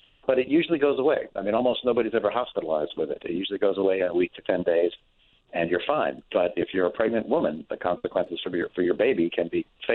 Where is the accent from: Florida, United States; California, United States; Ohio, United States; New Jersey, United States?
California, United States; San Francisco; this is my hometown, you know.